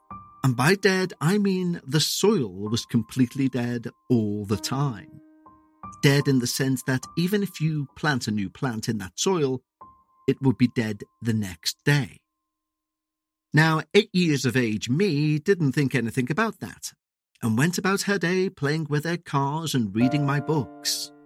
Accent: India; first language Bengali; English is a second language; aunt is Fufu in my mother tongue Bengali. Her house is in West Bengal, while I live in South India

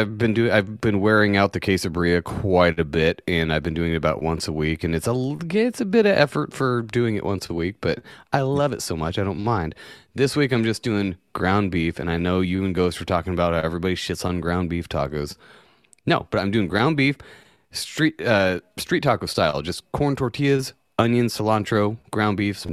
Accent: California, United States; I'm from Northern California. I don't give a fuck if it's authentic.

